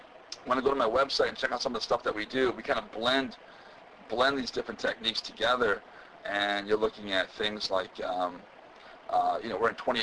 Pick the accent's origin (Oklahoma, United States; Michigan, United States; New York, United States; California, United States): Michigan, United States; Muskegon; Over at the Double J Ranch in Rothbury, Michigan, which is near my hometown of Muskegon.